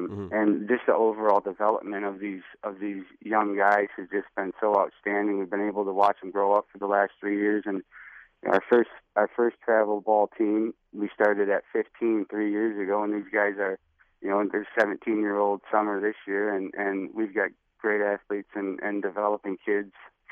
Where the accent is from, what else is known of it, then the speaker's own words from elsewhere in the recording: Midland, Michigan, United States; Dan Killian is a guy that I grew up with in Midland.